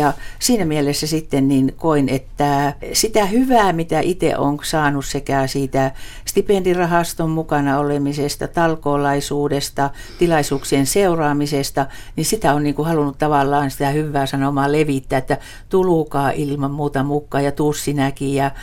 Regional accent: Kainuu, Finland; mä oon niin kauhean ylpeä siitä, että minä olen kainuulainen

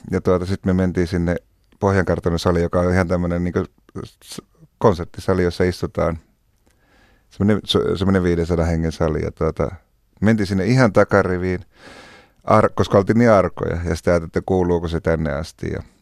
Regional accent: Oulu, North Ostrobothnia, Finland; Isä ja äiti on kotosi Rovaniemeltä ja ne muutti Ouluun heti, kun mä synnyin. Eli mä synnyin Oulussa, vaikka passissa lukee Rovaniemi.

